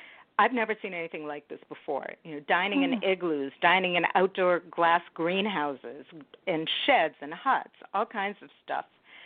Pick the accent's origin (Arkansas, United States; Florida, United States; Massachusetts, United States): Massachusetts, United States; Swampscott; born there; now in New York, United States; I may not have the accent, but I was born in Boston, north of Boston in a little town called Swampscott. And I moved to New York.